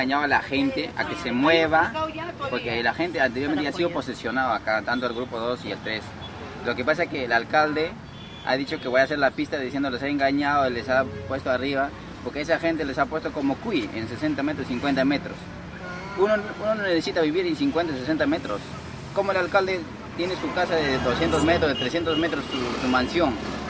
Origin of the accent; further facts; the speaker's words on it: Peru; Somos peruanos, somos iguales.